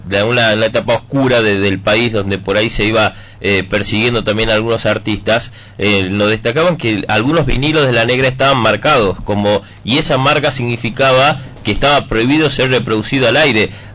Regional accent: Tucumán, Argentina; Como tucumanos

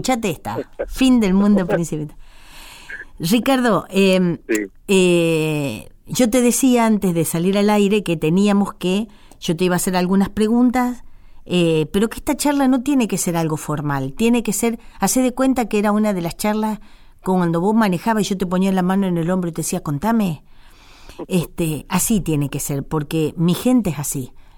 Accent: Argentina; Y mirá que somos argentinos en todos lados, ¿eh?

